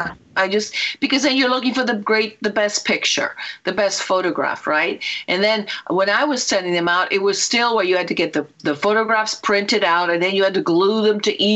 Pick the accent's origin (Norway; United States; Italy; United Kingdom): Italy; growing up in Italy, we did not have Advent wreaths.